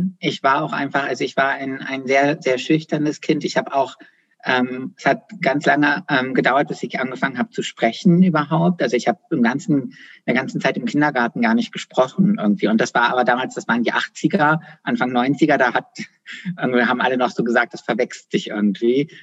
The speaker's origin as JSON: {"language": "German", "region": "Bremen", "country": "Germany", "tie": "born or raised there", "moved": "as an adult", "said": "Als ich 18 geworden bin, bin ich nach Bayreuth gezogen. Ich bin in Bremen aufgewachsen"}